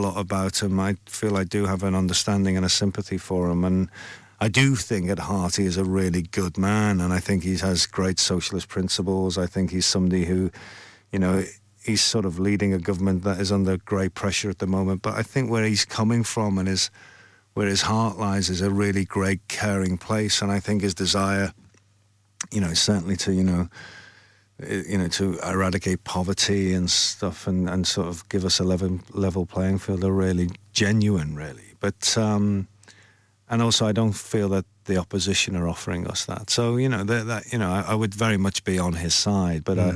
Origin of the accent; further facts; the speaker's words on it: Liverpool, North West England, United Kingdom; it's very much about growing up in Liverpool at that time.